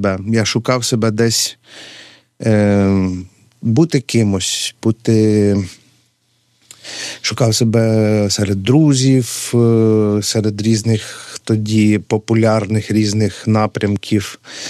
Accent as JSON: {"language": "Ukrainian", "town": "Khmelnytskyi", "region": "Khmelnytskyi Oblast", "country": "Ukraine", "tie": "born or raised there", "said": "Я народився в Хмельницькому, з міста Хмельницького, з парафії Святої Анни."}